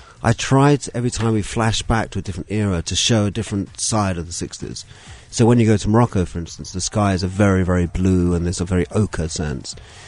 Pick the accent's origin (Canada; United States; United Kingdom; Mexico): United Kingdom; London; around me growing up in Islington in North London, most of my uncles had fought in the Second World War.